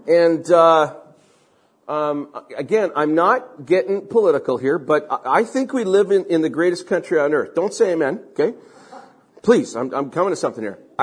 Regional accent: Canada; I'm a follower of Christ first. I'm a citizen of heaven first. Then I'm a Canadian.

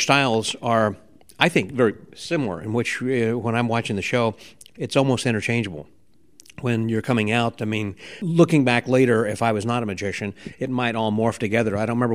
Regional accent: Midwest, United States; I mean, I'm from the Midwest, and growing up, I mean, of course, I grew up a different generation than you gentlemen.

